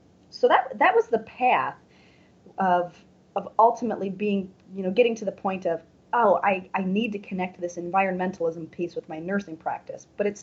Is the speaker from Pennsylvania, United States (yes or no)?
no; La Crescent, Minnesota, United States; as I was growing up in La Crescent, I come from a family of, I like to call them foragers.